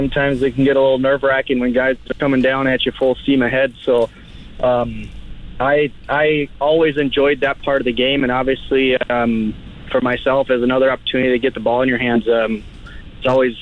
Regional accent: Bismarck, North Dakota, United States; somewhere just outside of Bismarck, North Dakota. I got a few miles to go yet to get home. That's where my hometown is and where I'm living nowadays.

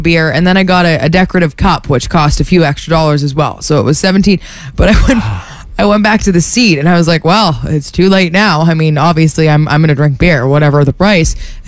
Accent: Toronto, Ontario, Canada; I am a Leafs fan. I'm from Toronto.

